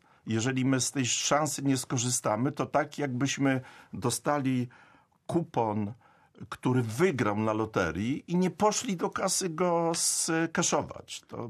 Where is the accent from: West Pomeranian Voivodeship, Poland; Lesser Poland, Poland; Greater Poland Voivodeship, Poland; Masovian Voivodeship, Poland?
West Pomeranian Voivodeship, Poland; Szczecin; I ja jestem dumny z tego, że jestem szczecinianinem, a nie mieszkańcem jakiegoś prowincjonalnego miasta, które mówi XIX wiekiem.